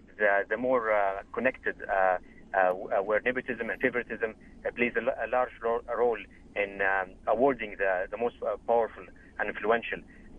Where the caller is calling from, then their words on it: Jeddah, Makkah Province, Saudi Arabia; Hi. I'm calling from Jeddah, Saudi Arabia. I'm an ex-investment banker, worked in different cities around the world